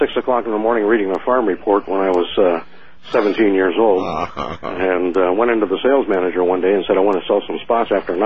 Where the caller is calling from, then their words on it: Gig Harbor, Washington, United States; from Gig Harbor, Washington.